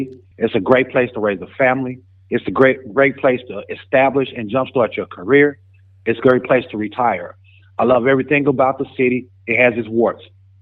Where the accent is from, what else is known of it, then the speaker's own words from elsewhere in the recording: St. Louis, Missouri, United States; now in Kansas City, United States; So, yes, it's a great day to be in Kansas City. I'm from St. Louis, Missouri. You're not going to hear a lot of people say that.